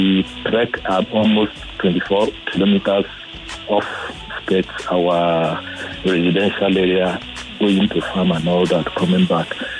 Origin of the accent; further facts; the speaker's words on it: Abia, Nigeria; because I was brought up around Abia State